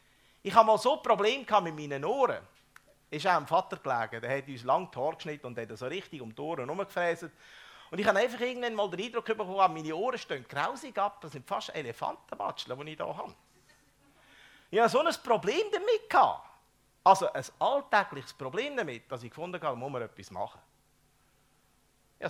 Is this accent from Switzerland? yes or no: yes; Aargau, Switzerland; Da habe ich noch im Unterland gewohnt. Ich bin ja ein Aargauer, oder? Ich komme aus dem Paradies von der Schweiz.